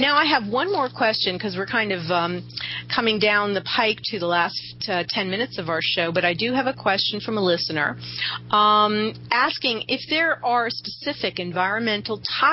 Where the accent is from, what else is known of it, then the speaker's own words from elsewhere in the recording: New York City, New York, United States; When I grew up in New York City, I used to, you know, go to baseball games